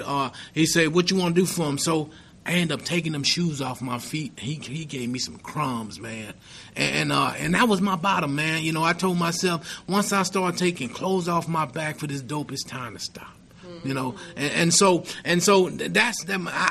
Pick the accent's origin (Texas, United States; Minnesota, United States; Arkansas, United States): Texas, United States; Houston; You know, I grew up in Houston. My mom had 9 kids, right? I was the youngest out of 9.